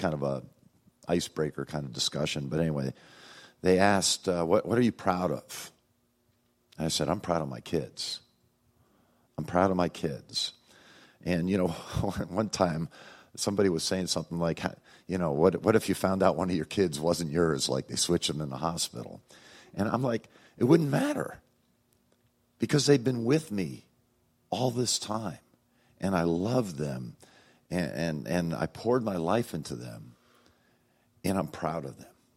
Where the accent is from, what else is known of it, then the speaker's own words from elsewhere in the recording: New York, United States; You know, when I was a kid, I was raised in New York State, and one of my goals was to make my dad proud.